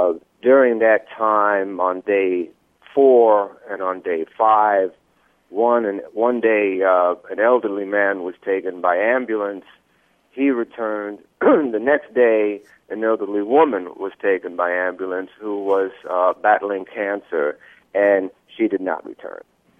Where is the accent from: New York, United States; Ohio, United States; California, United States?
New York, United States; I'm born and raised in New York